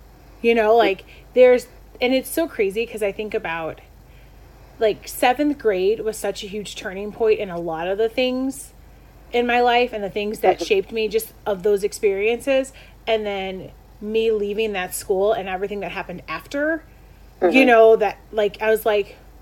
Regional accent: Chicago, Illinois, United States; Right? Like, I grew up in Chicago. Public school is not what it is now.

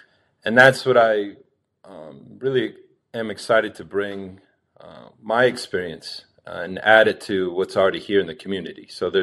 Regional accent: Pennsylvania, United States; now in Albuquerque, United States; Well, I hail from Pennsylvania originally, and then pretty much was a nomadic person most of my life until I was offered a once-in-a-lifetime opportunity to come to Albuquerque

